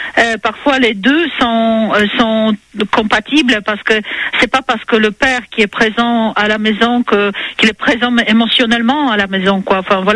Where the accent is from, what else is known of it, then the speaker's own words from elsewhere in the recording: Poland; French is a second language; now in France; moi, je viens de Pologne